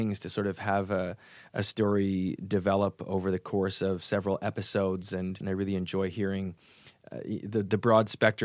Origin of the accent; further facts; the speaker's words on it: Canada; I started out going to a theater school in Canada. I'm originally from Canada.